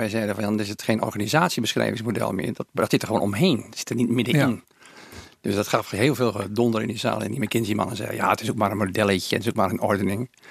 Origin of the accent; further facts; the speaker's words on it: Groningen, Netherlands; now in Hilversum, Netherlands; Ik denk dat wij Groningers toch nog een talent hebben voor het aardse en voor het directe.